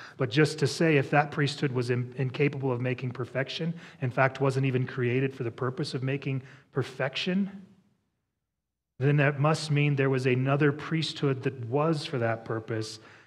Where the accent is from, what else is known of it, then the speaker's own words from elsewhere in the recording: Wyoming, United States; I'm not part of the nation of Israel in that way. I'm from Wyoming.